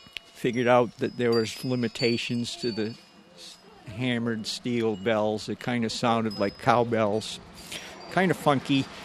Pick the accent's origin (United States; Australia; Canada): United States; Massachusetts; I grew up on South Shore, Massachusetts, and I used to go into Boston a lot.